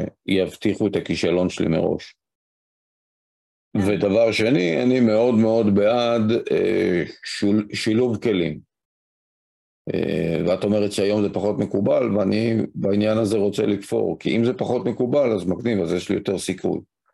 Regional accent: Rishon LeZion, Central District, Israel; גדלתי בראשון, והייתי לוקח בנות

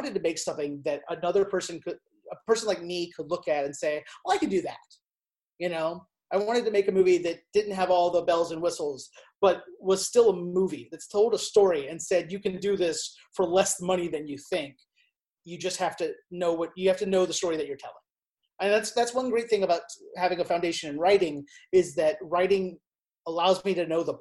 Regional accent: Kentucky, United States; And so growing up in Northern Kentucky, you know, you feel like you're on Tatooine.

